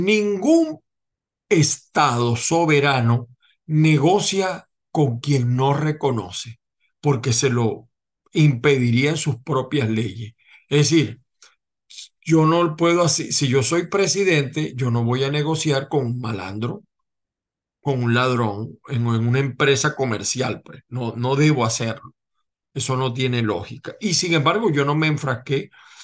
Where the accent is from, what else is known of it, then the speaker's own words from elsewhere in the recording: Zulia, Venezuela; yo vengo del Zulia